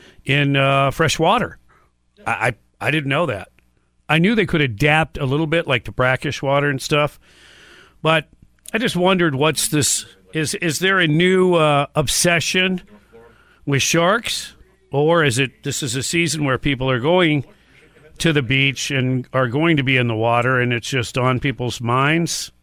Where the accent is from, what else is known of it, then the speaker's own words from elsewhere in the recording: Florida, United States; We're from Florida. We see sharks all the time.